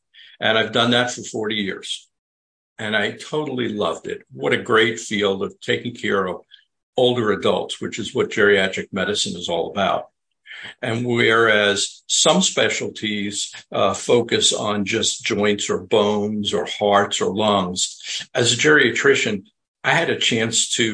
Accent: New York, United States; I grew up in Long Island, New York

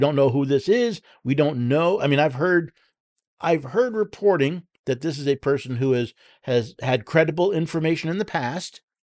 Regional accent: Tennessee, United States; Out of my home state of Tennessee

